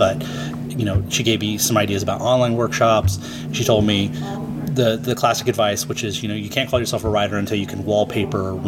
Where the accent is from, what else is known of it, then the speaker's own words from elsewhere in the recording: Midwest, United States; I'm from the Midwest, so a lot of my fiction takes place in Kansas or similar Midwestern states.